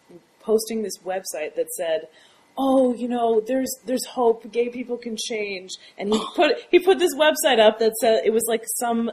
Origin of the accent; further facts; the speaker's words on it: the South, United States; I grew up in the South, and, you know, it's all over the place.